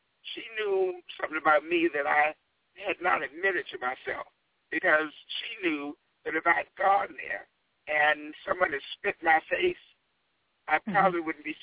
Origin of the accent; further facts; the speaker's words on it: Washington, District of Columbia, United States; I grew up in Washington, D.C. I'm a product of the 60s.